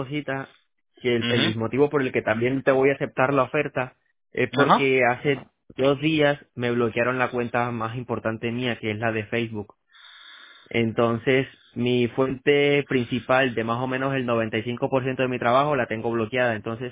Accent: Colombia; Yo vengo de Colombia y sé cómo se manejan las cosas en Colombia.

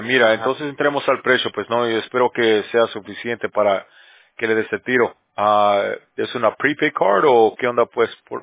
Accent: Bolivia; Oh, Guatemala, ya, yo soy de Bolivia.

